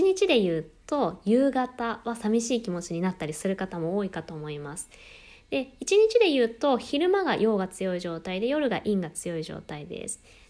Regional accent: Tokyo, Japan; 私住んでいた、まあ、東京まで東京育ちなんですが、農家とかもたくさんあるようなところで、山の中っていうか里みたいなところに住んでたんですが

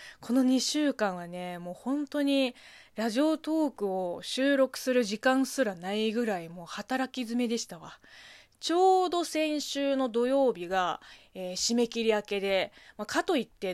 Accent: China; Japanese is a second language; 中国生まれ中国育ちの私

